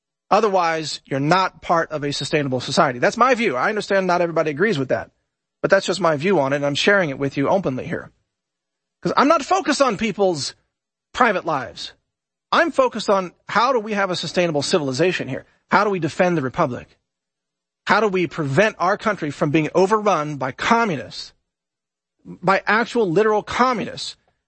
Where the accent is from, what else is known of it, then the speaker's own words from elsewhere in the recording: Texas, United States; We are Americans. I'm a Texan. We stand for our country.